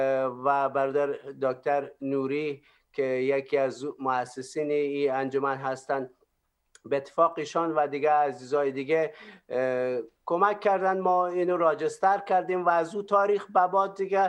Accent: Parwan, Afghanistan; also born or lived in Iran; now in Finland; از افغانستان هستم، شهر پروان، و مدت ایران زندگی کردم و بعد از آمدیم به فنلند تقریبا 11 سال میشه که به عیسی مسیح قلب خود دادیم و با برادرایم، پنج برادر در فنلند زندگی میکنیم

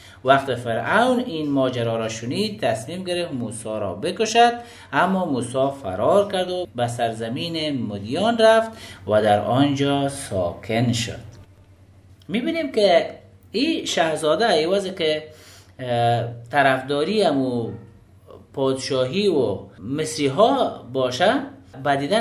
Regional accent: Afghanistan; ما افغان ها چی اگر در این طرف دولت هستیم چی علی دولت می جنگیم.

